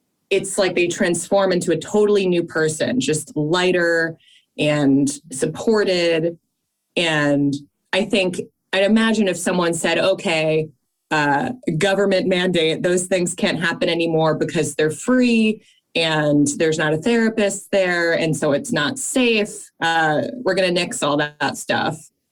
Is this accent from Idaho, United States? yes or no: no; Fairfield, Connecticut, United States; And we grew up in Fairfield, Connecticut. So it's a very kind of like upper class, very white town.